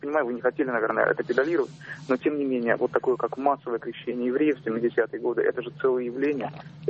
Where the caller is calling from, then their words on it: Moscow, Russia; я из Москвы.